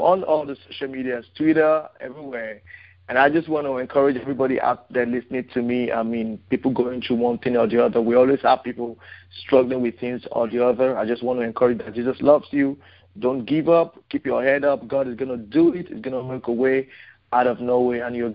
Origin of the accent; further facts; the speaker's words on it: Nigeria; now in Dallas, United States; Yes, sir. I'm from Nigeria, from Africa.